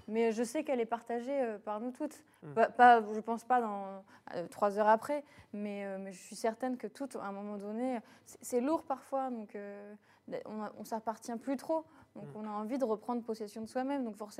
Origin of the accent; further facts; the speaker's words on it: Caen, Normandy, France; now in Paris, France; Moi, je suis normande, ça va faire 11 ans que je suis ici.